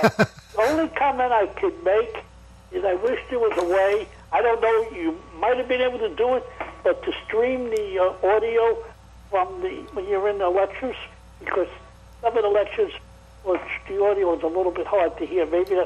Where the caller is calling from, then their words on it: Flushing, New York, United States; I'm calling from Flushing, Queens.